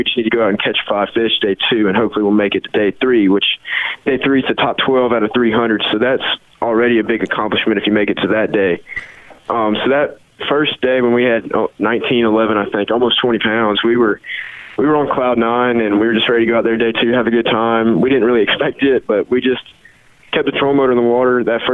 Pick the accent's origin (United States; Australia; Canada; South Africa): United States; Alabama; we're from the Coosa River in Alabama, and you fish shallow probably 85% of the season.